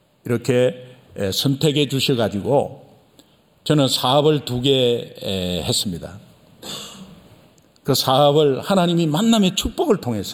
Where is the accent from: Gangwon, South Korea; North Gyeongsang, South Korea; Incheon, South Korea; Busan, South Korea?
Busan, South Korea; 저는 부산인데요. 5살 때 수영해수욕장이라는 곳이 있었어요.